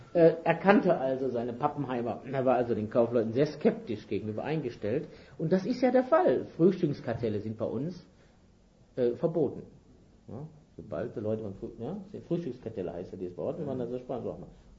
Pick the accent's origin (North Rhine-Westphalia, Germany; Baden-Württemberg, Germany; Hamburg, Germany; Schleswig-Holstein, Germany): North Rhine-Westphalia, Germany; ich komme ja aus dem Ruhrgebiet